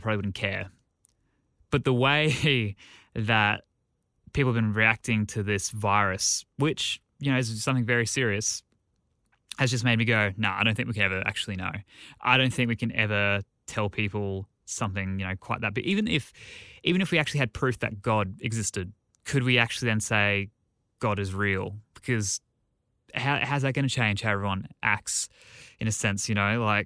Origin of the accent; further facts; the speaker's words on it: Australia; as an Australian.